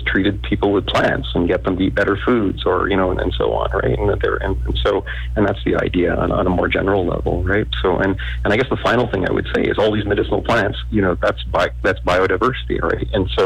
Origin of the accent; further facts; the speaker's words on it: Canada; also born or lived in Germany; I'm Canadian. I lived in Germany, did my PhD there and so on, and stayed there.